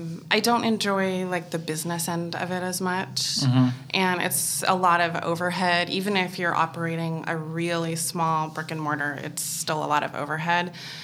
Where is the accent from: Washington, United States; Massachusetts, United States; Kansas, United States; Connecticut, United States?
Washington, United States; Olympia; also born or lived in New Hampshire; I grew up in Olympia, Washington.